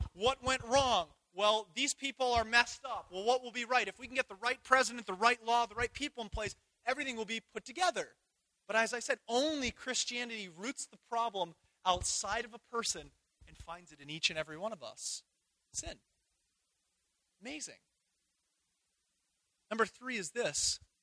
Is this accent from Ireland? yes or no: yes; Ireland; I'm Irish. I can't speak anything. I struggle with English.